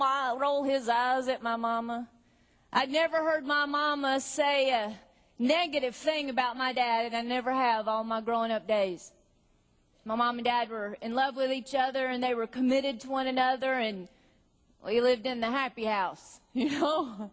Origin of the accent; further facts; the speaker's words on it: Mount Airy, North Carolina, United States; born there; I was born in Mount Airy, North Carolina. I know that's shocking to you. Mount Airy just happens to be the hometown of Andy Griffith.